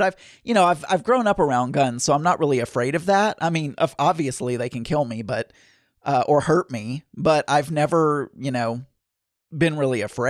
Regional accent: the South, United States; I was raised in the South where guns are a big deal

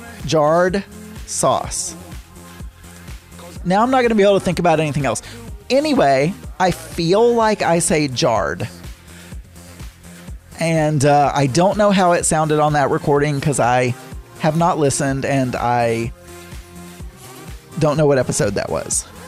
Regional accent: the South, United States; But I grew up in the South, and the way we say that word is mayonnaise.

